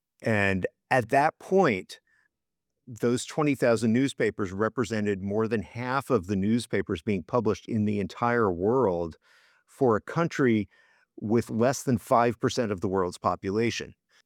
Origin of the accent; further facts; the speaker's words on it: Richmond, Virginia, United States; One of my first jobs was like working at a TV news station in my hometown of Richmond, Virginia.